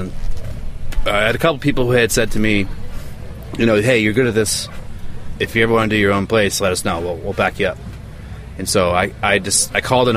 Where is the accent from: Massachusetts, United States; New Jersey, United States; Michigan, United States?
Massachusetts, United States; Everett; also born or lived in Medford / Malden / Revere / Ipswich; Everett, Medford, Malden, Revere, Ipswich.